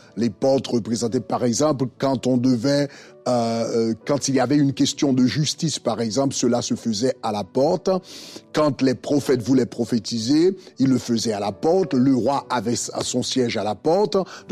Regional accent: Haiti; Dans l'histoire d'Haïti, évidemment je suis d'Haïti, et l'un des grands leaders, ou encore je dirais l'architecte de l'indépendance haïtienne, c'était un homme de prière qui s'appelait Toussaint Louverture.

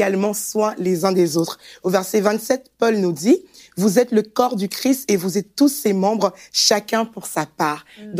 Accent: Rennes, Brittany, France; je viens de Rennes, j'habite à Rennes.

